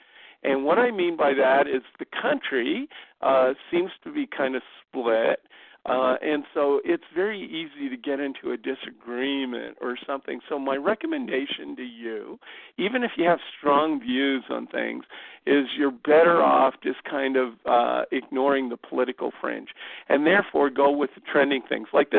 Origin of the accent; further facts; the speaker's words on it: Canada; And being a Canadian, I choose not to try to publicly get into the fray